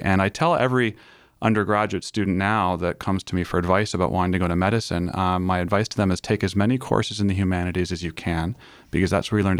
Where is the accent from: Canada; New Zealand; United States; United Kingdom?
Canada; Waterloo, Ontario; I grew up in Waterloo, Ontario, and I was the son of a physician and a high school science teacher.